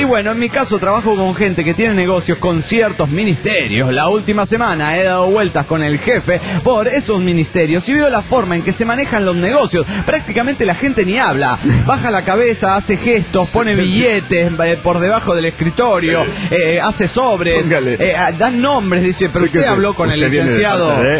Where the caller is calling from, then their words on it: Caracas, Capital District, Venezuela; de Caracas, Venezuela. ¿Cómo andan, pana?